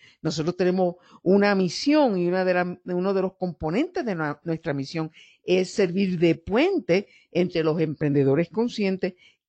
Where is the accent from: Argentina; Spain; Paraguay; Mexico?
Mexico; Yo vengo de México y eso está confirmado.